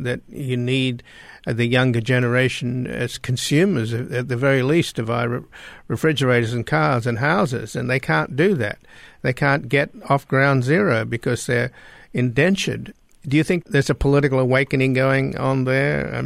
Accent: Australia; and I grew up in Australia

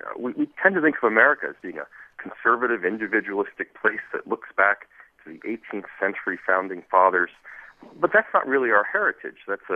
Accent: United States; now in Australia; But I'm an American, but I live in Australia, and so it's taught me to take a comparative perspective to things.

